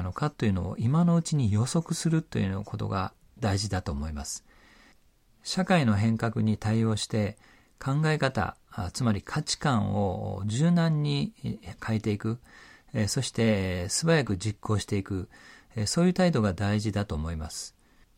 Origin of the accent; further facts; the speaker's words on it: Isahaya, Nagasaki, Japan; 私のふるさと長崎県諫早市